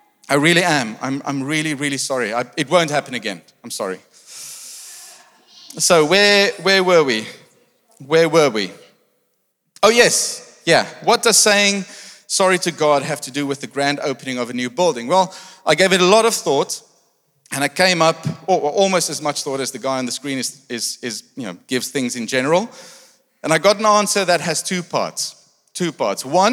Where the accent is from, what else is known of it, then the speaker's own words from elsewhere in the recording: South Africa; now in United Kingdom; I'm from South Africa originally, and I now live in the UK.